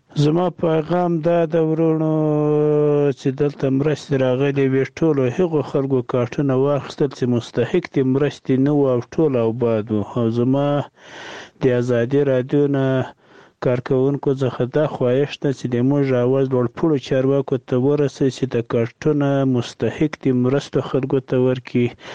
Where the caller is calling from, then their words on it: Khani Kala, Paktika, Afghanistan; زه د پکتیکا دی ولایت سروبي دی ورسوالي خانی کلا زه خبرې کوم.